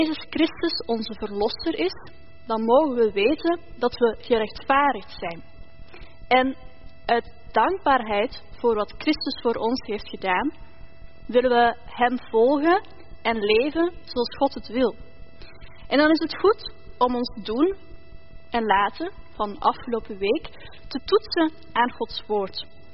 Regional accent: Belgium; Misschien herkennen jullie aan de kledingstijl dat ik ben opgegroeid in de jaren 90. Belgische nummerplaat, opgegroeid in België.

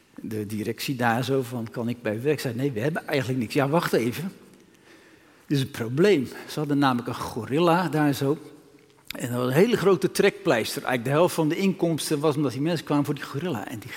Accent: Rotterdam, South Holland, Netherlands; Ik ben geboren in Rotterdam

